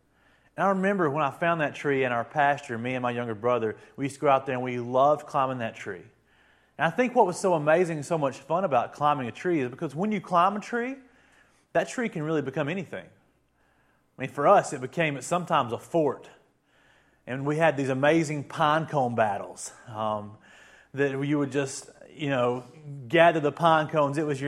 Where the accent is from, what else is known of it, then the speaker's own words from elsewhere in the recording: Alabama, United States; I am from Alabama, so I may say some words that you don't understand.